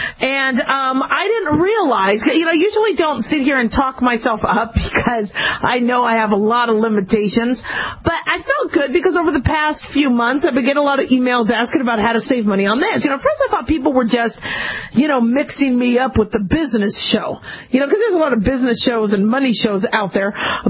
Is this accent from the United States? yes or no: yes; Las Vegas, Nevada, United States; Vegas is my hometown.